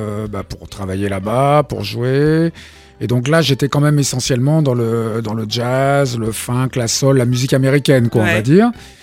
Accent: Cameroon; Moi, j'ai grandi au Cameroun.

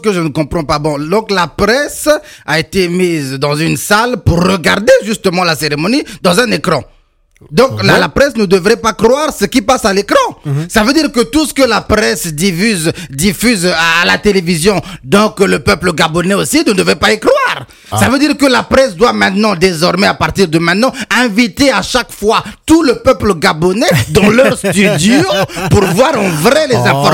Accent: Gagnoa, Gôh-Djiboua, Côte d’Ivoire; Nous, on est de Gagnon encore.

